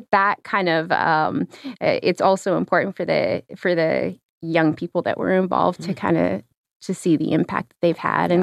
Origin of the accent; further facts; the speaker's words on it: Canada; I mean, it is hard for me to know because I'm from the Arctic.